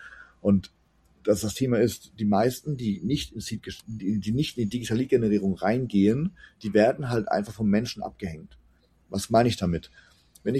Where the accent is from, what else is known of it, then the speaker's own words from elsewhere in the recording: Bruchsal, Baden-Württemberg, Germany; gerade ich komme aus Bruchsal hat 40.000 Einwohner